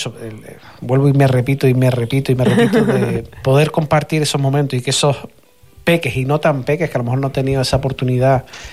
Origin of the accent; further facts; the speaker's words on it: Canary Islands, Spain; lo que me cambió la visión de la música fue cuando salí de aquí de Fuerteventura, que me fui a Madrid